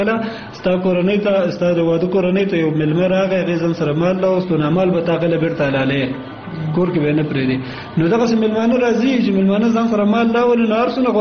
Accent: Kunar, Afghanistan; زه اصلا د کونړ ولایت اوسیدونکی یم ګورم په نورستان کې وخت هم تیر کړی

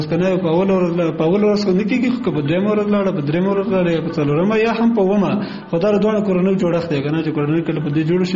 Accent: Kunar, Afghanistan; زه اصلا د کونړ ولایت اوسیدونکو یم

